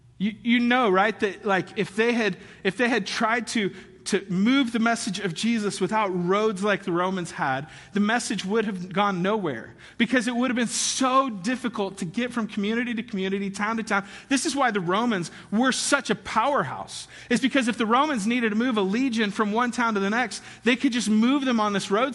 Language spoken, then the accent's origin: English; Kansas, United States; Gigi, you guys know I'm from Kansas, right?